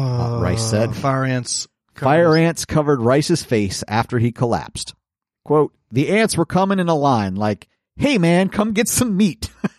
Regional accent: Detroit, Michigan, United States; They are out of Detroit, my home state.

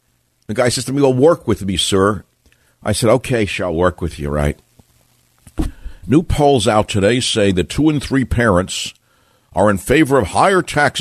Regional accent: Queens, New York, United States; They are. I'm from Queens. I can't let an insult go.

